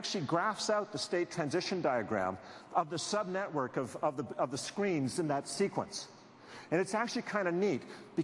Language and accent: English; Canada; I'm Canadian, so I'm allowed to say this.